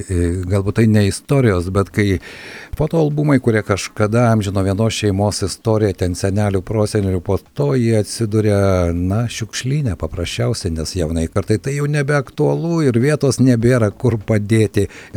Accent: Siberia, Russia; nors patys mes irgi užaugome Sibire

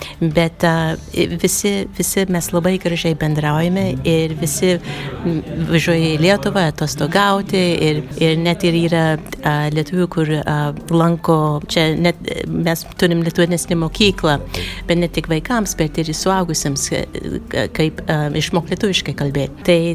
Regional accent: United States; aš tai, kaip augau Amerikoje

